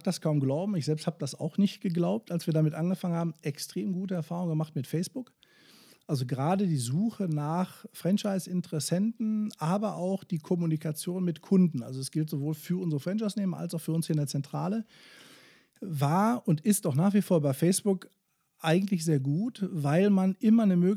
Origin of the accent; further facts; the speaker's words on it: Bochum, North Rhine-Westphalia, Germany; als Bochumer Junge, der ich nun mal bin, mein Leben lang begleitet